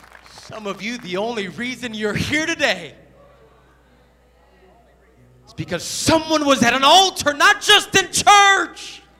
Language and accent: English; Brooklyn, New York, United States; born there; See, many of you don't know that I was born in Brooklyn, New York. I was born in Brooklyn to parents who were on the brink of divorce.